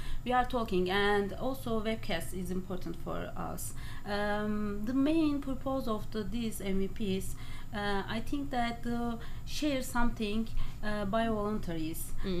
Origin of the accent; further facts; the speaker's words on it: Turkey; English is a second language; I came from Turkey.